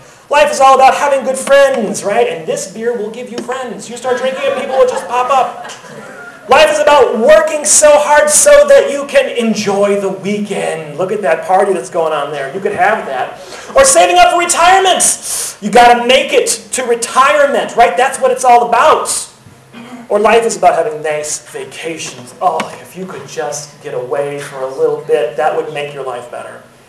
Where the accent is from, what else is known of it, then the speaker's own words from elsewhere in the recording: Alexandria, Louisiana, United States; I grew up in Alexandria, Louisiana.